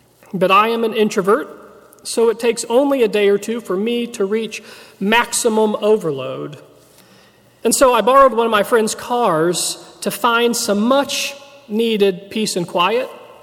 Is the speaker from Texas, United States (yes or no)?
no; Farmington, Missouri, United States; moved away; also born or lived in Chicago / Boulder / St. Louis; I moved across the country whenever I felt like it, from my hometown of Farmington, Missouri, to Chicago, then to Boulder, Colorado, and later to St. Louis.